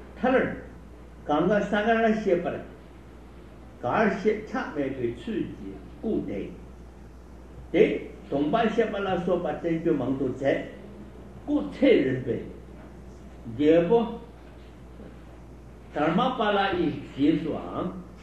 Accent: China; 我们中国人们中国的神话叫有，练成过的丹嘛

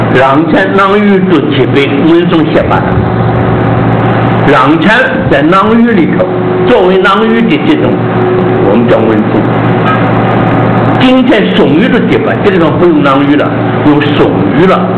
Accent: Taiwan; 就是拿我们台湾人的话讲，爱现自己

